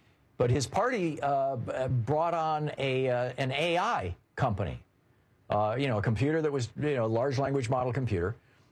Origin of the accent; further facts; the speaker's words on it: Michigan, United States; I grew up in Michigan. I've always supported the Detroit Lions and the Detroit Tigers, the football and baseball teams.